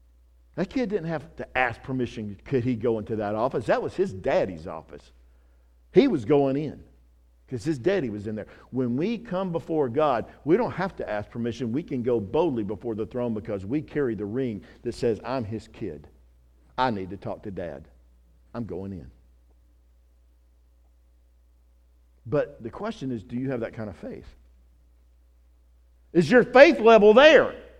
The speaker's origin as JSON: {"language": "English", "region": "the South", "country": "United States", "said": "Look, I know we're from the South, and I get it that we're pretty much nice people."}